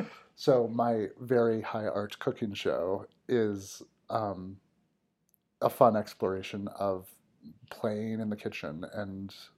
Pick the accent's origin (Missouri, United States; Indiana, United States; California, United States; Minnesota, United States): Minnesota, United States; The Midwest, from Minnesota.